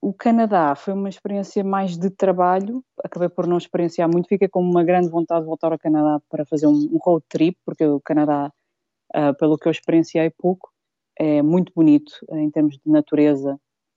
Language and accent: Portuguese; Portugal; moved away as an adult; embora eu quando saí de Portugal, já Portugal estava a ficar bastante diverso